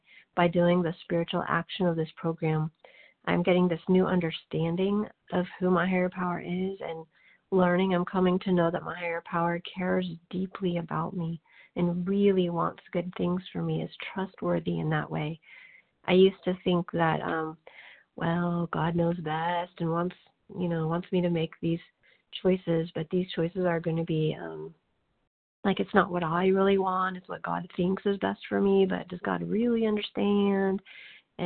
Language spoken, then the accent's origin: English; Missouri, United States; I'm grateful to be a recovered compulsive overeater, and I'm from Missouri.